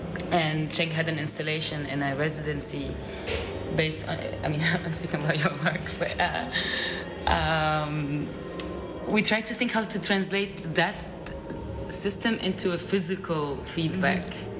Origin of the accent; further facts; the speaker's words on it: Lebanon; English is a second language; also born or lived in Egypt; I come from Lebanon and Egypt, and Lebanon has been in an extreme economic crisis and severe power crisis.